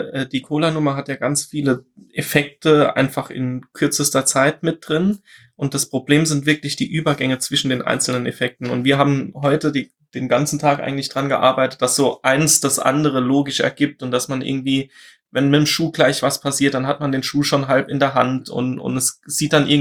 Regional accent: Saarland, Germany; Ich bin aus dem Saarland.

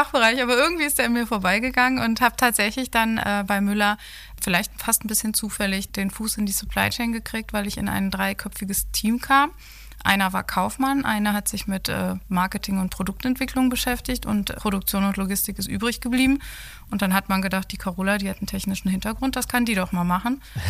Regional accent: Berlin, Germany; Ich bin tatsächlich ein echtes Großstadtkind. Ich bin in Berlin groß geworden. Also ich bin da geboren und groß geworden.

